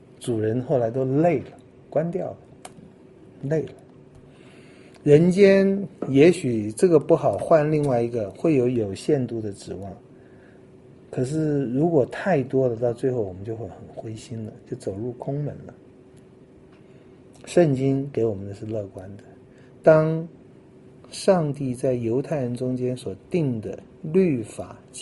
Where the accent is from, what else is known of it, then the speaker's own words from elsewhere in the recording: China; law 我们中国人并不看重 law， 法和律都是统治者的武器。